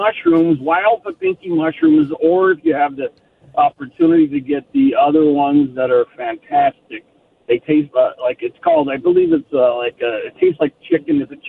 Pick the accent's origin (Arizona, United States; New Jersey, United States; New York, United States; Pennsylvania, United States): New Jersey, United States; Harrison; now in Huntington Mills, United States; I'm from Harrison, New Jersey myself, so I was considered a PR from there too until everybody got to know me, and now I'm living up at Huntington Mills